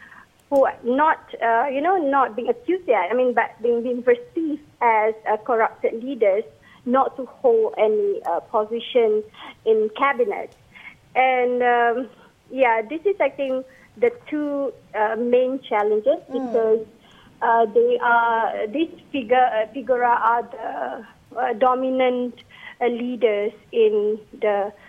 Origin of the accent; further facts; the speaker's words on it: Malaysia; say that that is our best quality as Malaysian